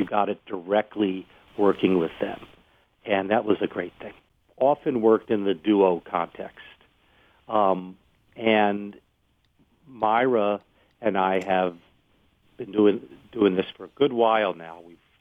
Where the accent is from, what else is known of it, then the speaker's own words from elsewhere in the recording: University City, Missouri, United States; I grew up in University City about the time I was 12